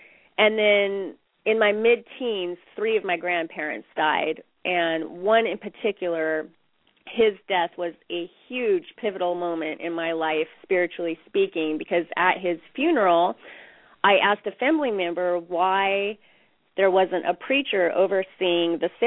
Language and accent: English; Bakersfield, California, United States; I got married in Bakersfield, my hometown, at 18, and then moved to Hollywood at 19